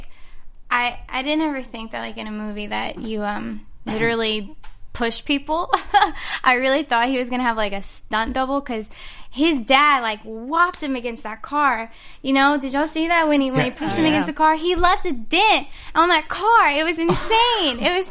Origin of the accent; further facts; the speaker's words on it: Louisiana, United States; now in California, United States; Actually, I'm originally from Louisiana, and we shot it in New Orleans.